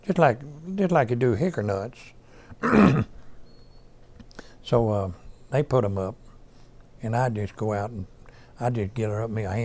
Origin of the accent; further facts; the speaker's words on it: Chestnut Ridge, Tennessee, United States; Well, I'm from Chestnut Ridge, Tennessee. So I was born here, August the 10th, 1930.